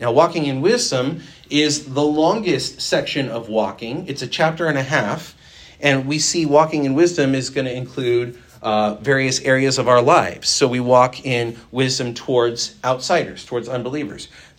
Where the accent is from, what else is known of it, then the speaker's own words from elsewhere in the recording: California, United States; I grew up on John MacArthur sermons and VeggieTales, so I had the whole spectrum, you know, the theological deep end and then the theological kiddie pool. But that was my background. So suburban California